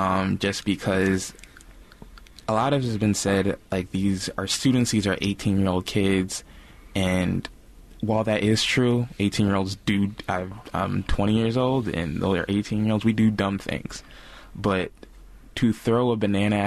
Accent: New Jersey, United States; now in Washington, United States; I'm originally from New Jersey. Shout out to New Jersey. And I always tell her I love the city of Washington, D.C.

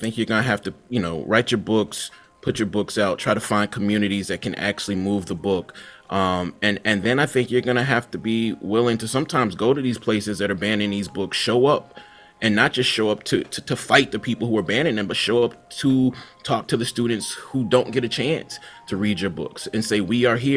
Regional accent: Mississippi, United States; Yeah, you know, I'm from Mississippi

